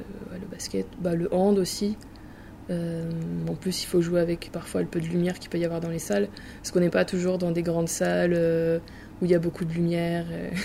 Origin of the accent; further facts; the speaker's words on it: France; Et évidemment, bah, on est français.